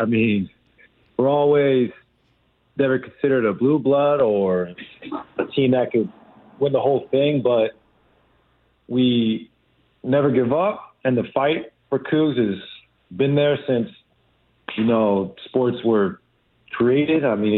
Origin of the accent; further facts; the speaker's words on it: West Coast, United States; I couldn't pass that up because I grew up on the West Coast watching the Pac.